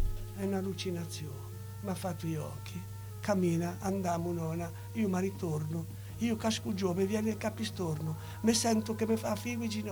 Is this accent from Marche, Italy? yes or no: yes; Ancona, Marche, Italy; accent: Anconetano dialect; first language Anconetano dialect; Io qui parlo in dialetto anconetà, perché io sono